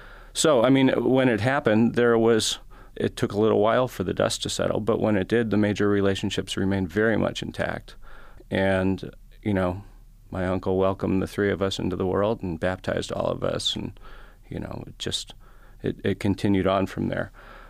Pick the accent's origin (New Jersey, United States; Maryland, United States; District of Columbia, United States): Maryland, United States; Baltimore; I grew up in Baltimore.